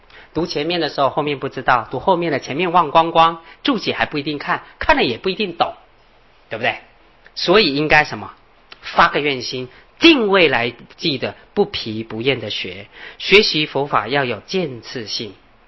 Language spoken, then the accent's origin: Chinese; China; 所以我们中国人是非常有福报的，你知道吗